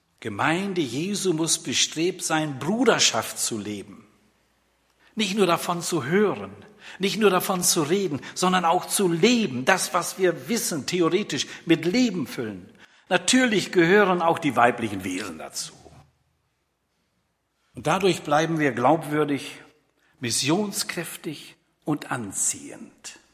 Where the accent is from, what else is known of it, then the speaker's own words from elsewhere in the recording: Bünde, North Rhine-Westphalia, Germany; In dem Dorfteil, wo ich groß geworden bin, wo ich zur Schule gegangen bin, in dünner Holz, gibt es einen Weg.